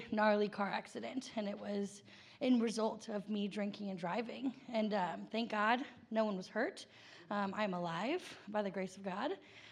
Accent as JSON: {"language": "English", "town": "Dallas", "region": "Texas", "country": "United States", "said": "I am 26 years old, and I come from Dallas, Texas."}